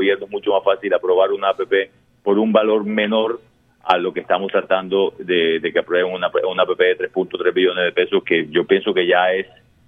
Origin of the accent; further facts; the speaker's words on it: Barranquilla, Atlántico, Colombia; inclusive para nosotros como barranquilleros, que al final del día terminamos absorbiendo ese sobrecosto